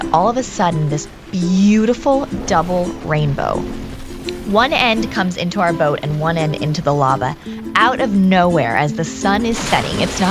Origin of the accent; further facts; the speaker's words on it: Hawaii, United States; Growing up in Hawaii, we didn't have a home at first. And we would literally sleep out on the lava rocks in our sleeping bags while we built our home.